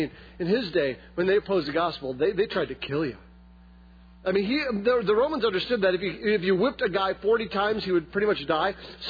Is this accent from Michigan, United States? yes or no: yes; Lansing, Michigan, United States; My wife's from Chicago, and so she's used to big cities. I'm from Lansing, so I didn't want to be here.